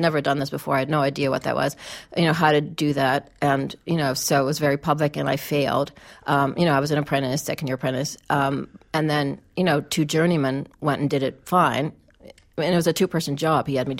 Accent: Cleveland, Ohio, United States; I grew up in Cleveland

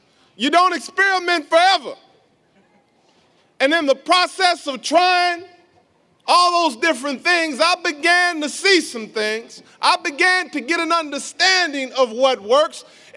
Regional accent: Chicago, Illinois, United States; I am a Chicago educator. I was born and raised in Chicago.

